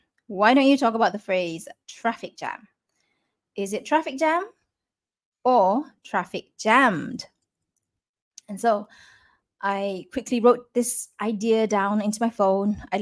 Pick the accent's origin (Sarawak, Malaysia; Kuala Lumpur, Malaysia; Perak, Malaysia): Kuala Lumpur, Malaysia; My siblings and I are from Kuala Lumpur, but our mother and late father were born and raised in Kelantan.